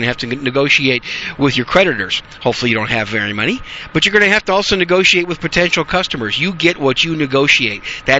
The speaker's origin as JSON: {"language": "English", "region": "Wisconsin", "country": "United States", "tie": "born or raised there", "also_born_or_lived": "New York City", "said": "I was born in New York City, but at 3 years old or so, we moved to Wisconsin, and I was raised in Wisconsin on a small, what I call a hobby farm."}